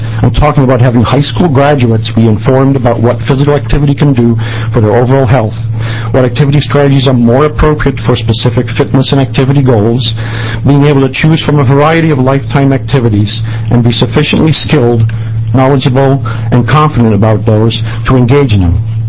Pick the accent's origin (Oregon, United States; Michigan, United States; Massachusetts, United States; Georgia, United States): Oregon, United States; Corvallis; I'm from Corvallis, Oregon.